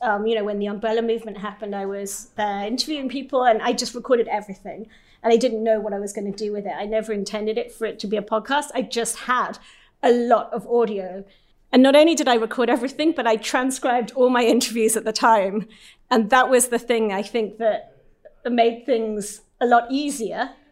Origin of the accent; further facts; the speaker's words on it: Hong Kong; When I was growing up in Hong Kong, he was incredibly famous.